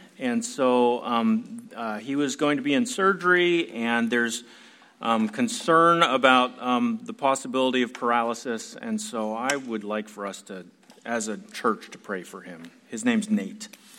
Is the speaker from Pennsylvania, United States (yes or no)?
yes; Pennsylvania, United States; And so I grew up in a church, I grew up in Pennsylvania, by the way, in a pretty traditional Baptist church